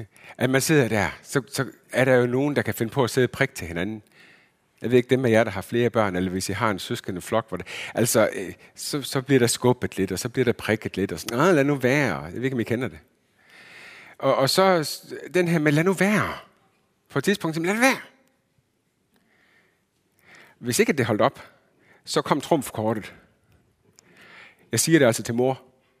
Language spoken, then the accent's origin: Danish; Region of Southern Denmark, Denmark; now in Herning, Denmark; Så bor jeg i Herning, og så er jeg egentlig sønderjyde. Jeg er opvokset i Sønderjylland.